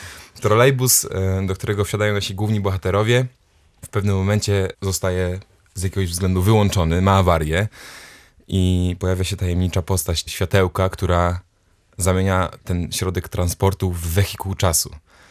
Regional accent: Gdynia, Pomeranian Voivodeship, Poland; also born or lived in Starogard Gdański; Ja pochodzę ze Starogardu Gdańskiego. To jest niedaleko, ale od czwartego roku życia mieszkam w Trójmieście, dokładnie w Gdyni

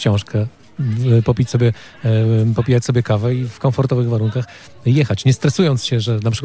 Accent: Kościerzyna, Pomeranian Voivodeship, Poland; Ja znam wielu mieszkańców Kościerzyny, bo przyznam się panu, że to moje rodzinne miasto

